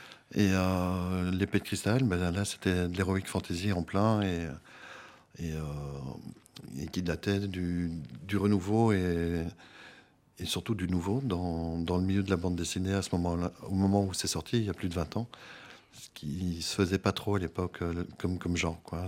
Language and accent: French; Belgium; now in France; Je suis belge.